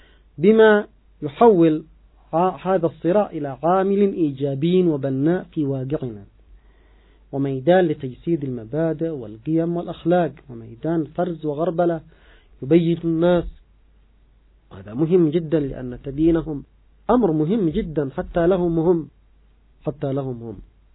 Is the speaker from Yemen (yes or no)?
yes; Yemen; نحن كشعب يمني، شعوب المنطقة بشكل عام